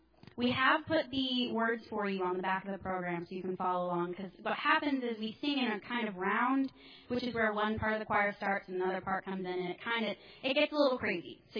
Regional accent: Michigan, United States; Y'all are going to make me cry. And I don't say y'all. I'm from Michigan.

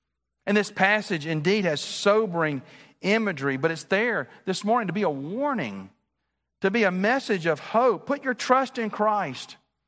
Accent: Birmingham, Alabama, United States; I've told this story before, but it was growing up in Birmingham.

